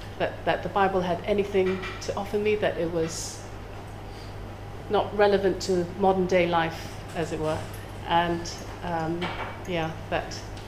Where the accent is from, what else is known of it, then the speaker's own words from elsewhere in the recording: Johor Bahru, Johor, Malaysia; I grew up in a place called Johor Bahru, which is next to Singapore, where my father worked from.